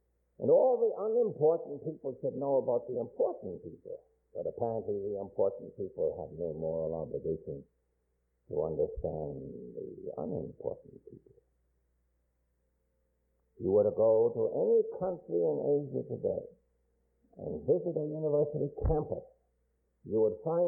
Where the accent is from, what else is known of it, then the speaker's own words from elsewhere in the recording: United States; And I, as an American, to say nothing of a Christian, I have a moral obligation to try to understand the third world out there